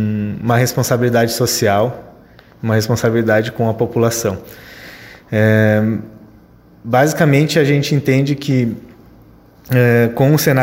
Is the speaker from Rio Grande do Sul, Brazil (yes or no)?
yes; Canoas, Rio Grande do Sul, Brazil; Eu sou natural de Canoas